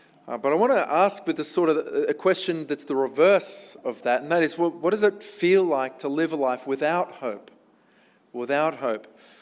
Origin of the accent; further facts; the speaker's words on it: Sydney, New South Wales, Australia; I grew up in Sydney, which is the hotbed of funnel web spiders.